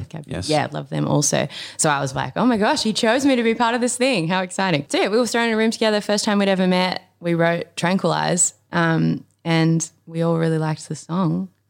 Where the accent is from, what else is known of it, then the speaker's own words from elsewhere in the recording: New Zealand; I'm from New Zealand.